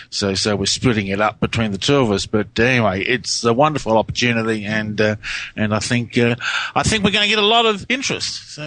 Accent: Adelaide, South Australia, Australia; whether you fly from Adelaide, from my hometown in Adelaide, straight through to London or via the United States.

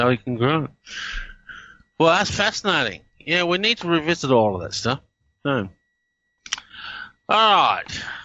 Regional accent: Australia; accent: Australian; I said past, which is my Aussie accent

